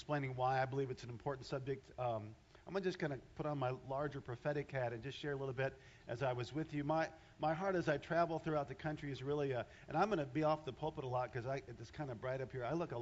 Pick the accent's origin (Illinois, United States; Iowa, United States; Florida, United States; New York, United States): Iowa, United States; You know, I remember when I grew up in Iowa, we used to never lock our doors.